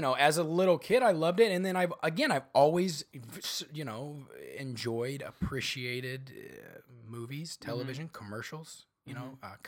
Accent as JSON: {"language": "English", "town": "Bartonville", "region": "Illinois", "country": "United States", "tie": "born or raised there", "said": "I'm from the Midwest, right? Mm-hmm. I grew up a few hours south of Chicago in a little town called Bartonville, Illinois."}